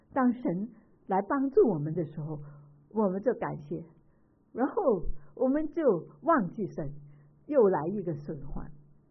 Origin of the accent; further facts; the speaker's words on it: China; 我们中国人也是经过八年在日治以下的苦况，都很明白是什么困苦的意思。